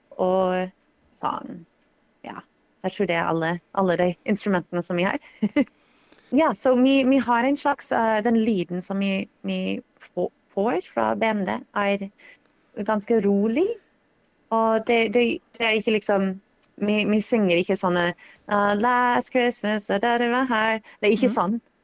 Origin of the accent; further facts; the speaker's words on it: United States; så jeg er jo fra USA, og i USA så stjeler vi stjeler tradisjonelle låter fra alle forskjellige kulturer.